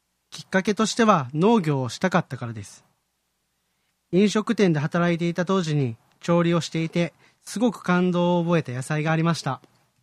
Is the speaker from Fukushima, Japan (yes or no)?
no; Kyoto, Japan; 生まれ育った京都に貢献したいっていう思いもありまして、これはやるしかないと決意して輝き隊になったのがきっかけです。